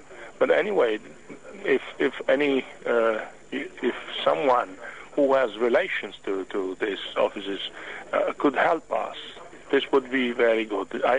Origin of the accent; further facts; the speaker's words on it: Italy; first language Italian; English is a second language; Okay, I'm very happy to say something in my native language, also because I do hope that someone from Italy is listening to your program